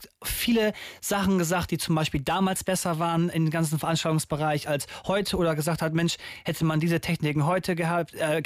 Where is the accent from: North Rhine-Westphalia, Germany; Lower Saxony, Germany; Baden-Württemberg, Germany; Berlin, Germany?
Lower Saxony, Germany; Ganderkesee; Am Samstag bin ich in meinem Heimatort in Ganakesee auf dem Herbstmarkt unterwegs